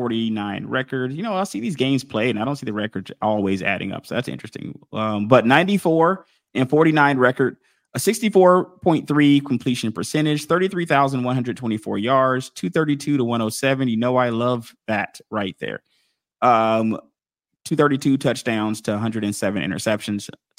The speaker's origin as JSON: {"language": "English", "town": "Atlanta", "region": "Georgia", "country": "United States", "said": "we are from Atlanta and we love Michael Vick"}